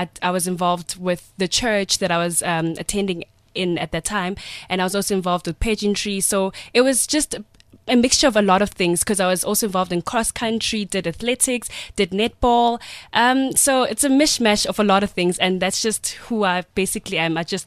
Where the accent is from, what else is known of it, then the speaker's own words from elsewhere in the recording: Kagiso, Gauteng, South Africa; So I grew up in Kagiso, the west rand of Johannesburg. And from that point, when I did my high school, matriculated in 2008.